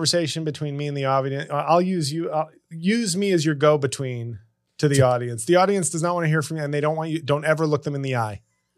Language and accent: English; New York City, New York, United States; Friday, December 1st in my hometown of New York City.